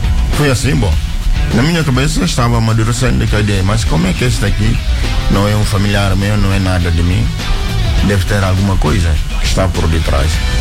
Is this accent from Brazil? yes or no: no; Guinea-Bissau; Sou da Guiné-Bissau, nasci de uma família não cristã, os pais não são cristãos